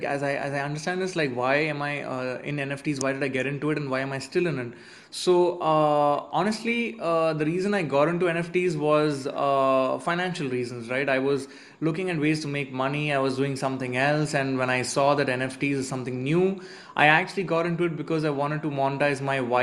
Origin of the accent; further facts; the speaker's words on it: India; I'm a musician from India.